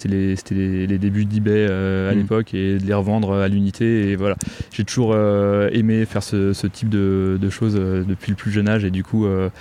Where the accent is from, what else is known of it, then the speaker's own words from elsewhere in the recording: Meudon, Île-de-France, France; Alors j'ai grandi à Paris, ouais. J'ai grandi dans la région parisienne, j'ai grandi à Meudon exactement.